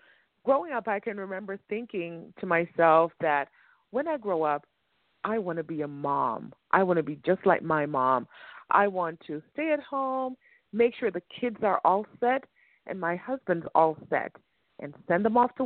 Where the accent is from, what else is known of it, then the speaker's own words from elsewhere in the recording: Jamaica; just growing up in Jamaica, playing, it's a big campground anyway, just playing outside and being with all my siblings